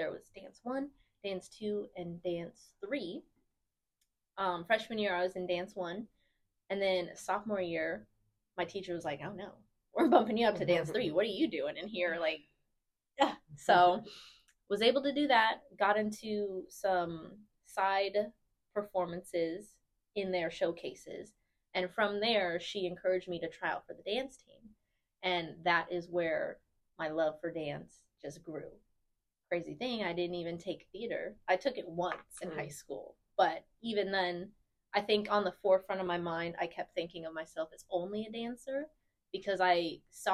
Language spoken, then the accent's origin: English; Las Vegas, Nevada, United States; And I'm from Las Vegas, so growing up there were some like that.